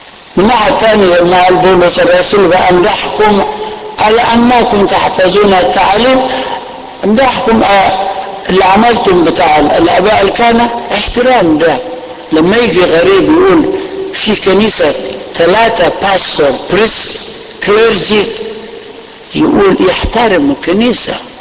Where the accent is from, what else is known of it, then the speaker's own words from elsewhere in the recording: Egypt; يعرفون ان احنا مصريين